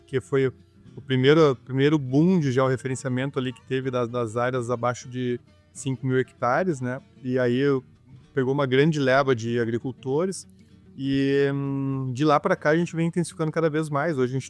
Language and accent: Portuguese; Porto Alegre, Rio Grande do Sul, Brazil; Comecei, na verdade, eu sou de Porto Alegre, né?